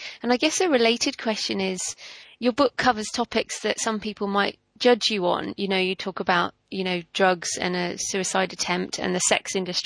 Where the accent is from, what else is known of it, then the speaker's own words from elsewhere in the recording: England, United Kingdom; I guess maybe being English, I feel bad even asking you some of these things